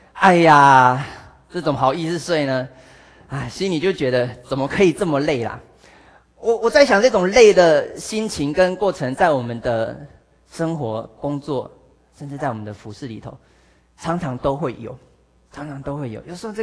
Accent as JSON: {"language": "Chinese", "town": "Hualien", "region": "Hualien County", "country": "Taiwan", "tie": "born or raised there", "said": "就想要回去我的家乡，就是花莲，"}